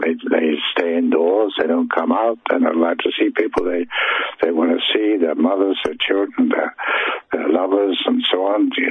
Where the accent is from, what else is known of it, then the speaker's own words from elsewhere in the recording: England, United Kingdom; moved away as an adult; also born or lived in United States; now in France; I'm English by birth, and I've probably spent the first 50 years of my life in England, but the last 30 years I've been out in the States for a while, and I've been living in between Portugal and France for the last 20 years.